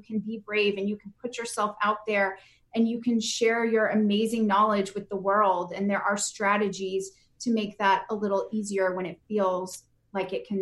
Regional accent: Texas, United States; kind of growing up in Texas and seeing the passion of the librarians there

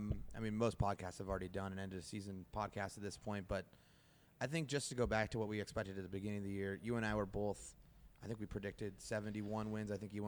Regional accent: Carlsbad, California, United States; I'm from Carlsbad, so it's kind of like a nice in the middle, close but not too close

